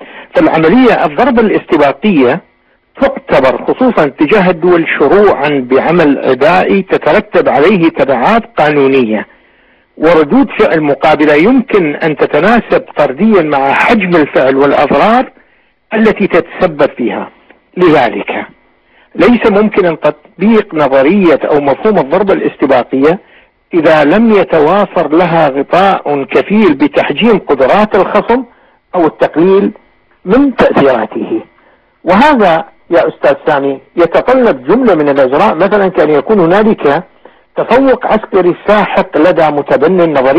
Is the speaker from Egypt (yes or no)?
no; Iraq; نحن كمعارضة عراقية،